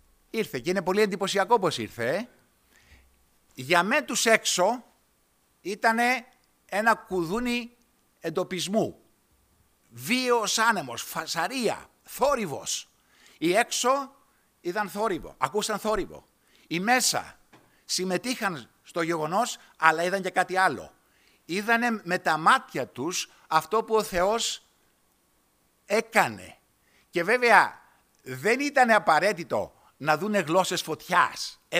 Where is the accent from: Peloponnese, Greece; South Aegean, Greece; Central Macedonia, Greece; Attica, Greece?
Attica, Greece; Rentis; εγώ από το Ρέντι ήμουν έτσι.